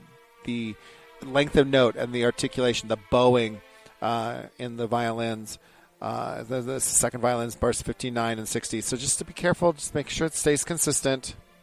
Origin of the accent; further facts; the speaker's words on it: Pleasanton, California, United States; I'm from Pleasanton, California.